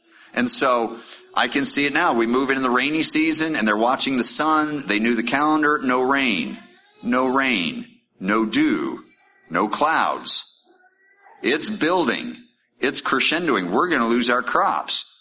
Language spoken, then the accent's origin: English; United States; But I'm American, I'm a critical thinker, I ask.